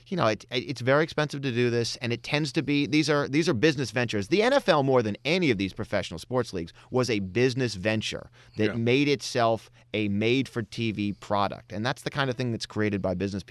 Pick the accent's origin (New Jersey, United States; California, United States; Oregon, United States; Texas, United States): Texas, United States; Houston; I grew up in Houston. It's a popular sport down south.